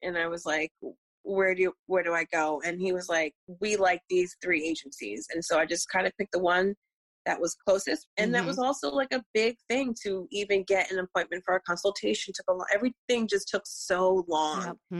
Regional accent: New Jersey, United States; I'm from Jersey. LOL. Shout out.

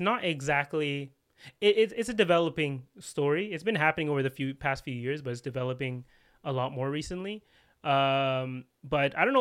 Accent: Scarborough, Ontario, Canada; I'm like, yeah, I'm from Scarborough.

